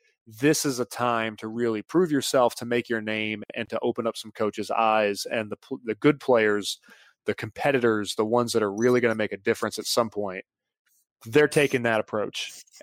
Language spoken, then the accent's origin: English; Mint Hill, North Carolina, United States; I went home a lot, mainly because I was from Mint Hill. So I was 2.5 hours from Chapel Hill